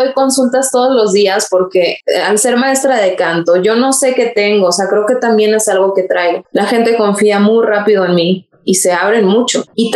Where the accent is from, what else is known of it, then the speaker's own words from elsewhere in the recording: Mexico City, Mexico; Nací en el Distrito Federal, soy chilanga de corazón, orgullosa.